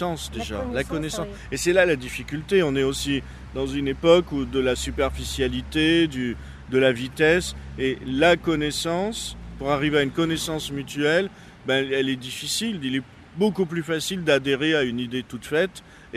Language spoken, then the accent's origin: French; France; on est français avec une religion, voilà, on ne va pas dans une église, on va dans une synagogue